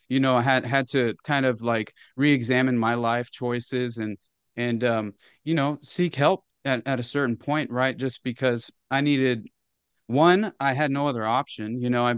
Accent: Arkansas, United States; Since I was a child, right, I had like a dream of because I grew up in Northwest Arkansas on a 35-acre farm.

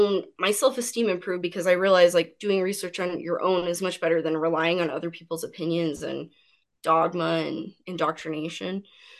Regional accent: Colorado, United States; I went to a liberal arts college in Colorado. That's where I'm from.

